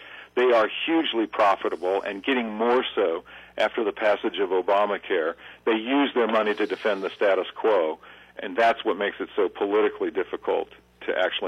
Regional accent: Utah, United States; Recently, in my home state of Utah, a very conservative state, the legislature refused to expand Medicaid.

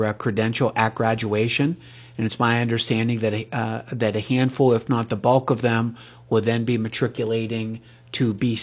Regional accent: Ellwood City, Pennsylvania, United States; and again, growing up in Elwood City, I really put a charge out.

